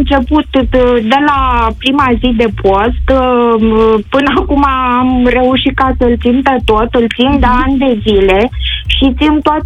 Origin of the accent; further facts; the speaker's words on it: Buzău, Buzău County, Romania; sunt din Buzău.